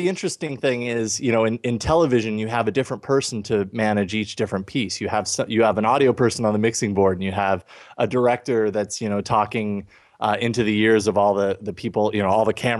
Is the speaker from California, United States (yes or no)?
no; Boise, Idaho, United States; I grew up in Boise, Idaho. Went right into Boise State